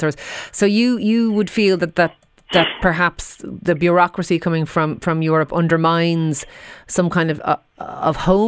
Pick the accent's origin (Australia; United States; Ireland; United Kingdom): Ireland; But as an Irish woman, I was very glad we lost those cases.